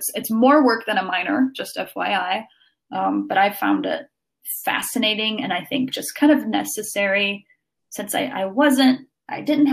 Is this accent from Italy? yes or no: yes; Italy; I'm from Italy. I grew up there. My mom is American, which explains why I sound the way that I sound, and my dad's Italian. But I grew up in the public Italian education system.